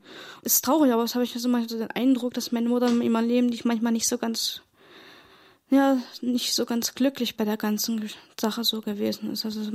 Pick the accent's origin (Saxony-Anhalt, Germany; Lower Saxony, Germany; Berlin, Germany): Saxony-Anhalt, Germany; Naumburg; genau. 4.9.68 geboren, hier in Naumburg. Und seitdem auch hier wohnhaft in Naumburg. Und bin auch aufgewachsen hier auf dem Steinweg 29. Bei meinen Eltern, also bei